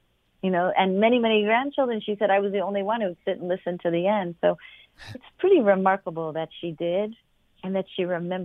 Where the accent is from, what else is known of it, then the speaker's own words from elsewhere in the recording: London, United Kingdom; born there; So I was born in London.